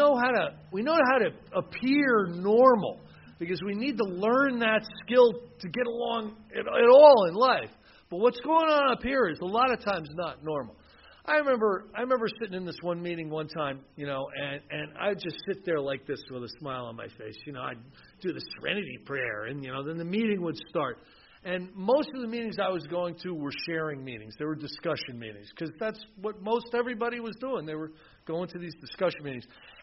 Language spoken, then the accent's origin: English; New Jersey, United States; So I'm from New Jersey